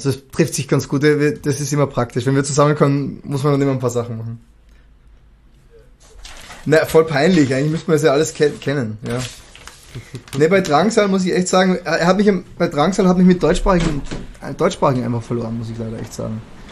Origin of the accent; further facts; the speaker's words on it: Salzburg, Austria; in meinem Heimatbundesland Salzburg, wo ich geboren bin.